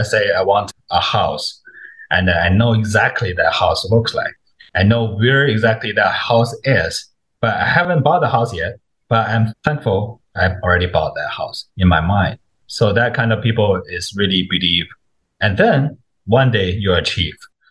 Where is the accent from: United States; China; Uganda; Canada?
China; English is a second language; In China, I'm from China. In China, you're not even allowed to have a BB gun.